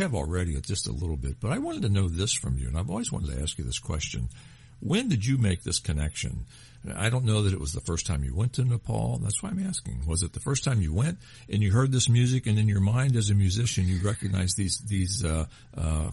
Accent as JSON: {"language": "English", "region": "Kentucky", "country": "United States", "tie": "born or raised there", "said": "I live in Kentucky. I grew up in Kentucky. I still live there."}